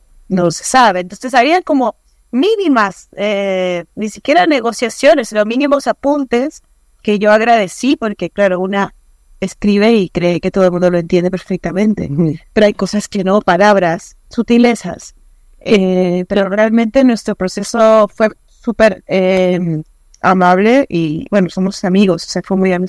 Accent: Lima, Peru; yo finalmente soy de Lima.

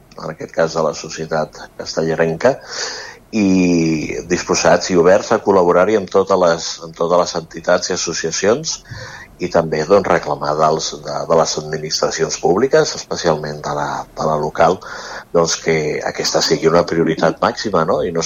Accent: Barcelona, Catalonia, Spain; also born or lived in L'Hospitalet de Llobregat; Jo sóc barceloní, però he viscut gairebé sempre els primers 33-34 anys de la meva vida a Hospitalet, fins que el seminari em va enviar com a seminarista a la Garriga.

